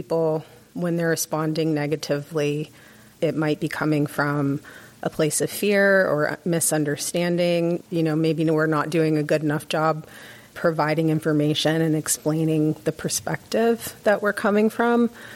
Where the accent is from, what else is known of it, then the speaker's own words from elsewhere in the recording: Florida, United States; the South, and I'm from the South, so this is, I'm talking about myself as well. I'm from Florida.